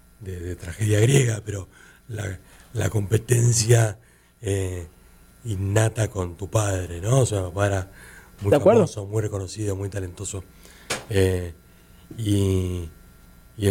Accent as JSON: {"language": "Spanish", "region": "Buenos Aires", "country": "Argentina", "tie": "born or raised there", "said": "Viví toda mi infancia en Buenos Aires."}